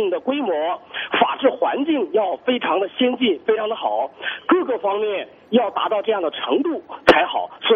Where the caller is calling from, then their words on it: Tianjin, China; 我是来自天津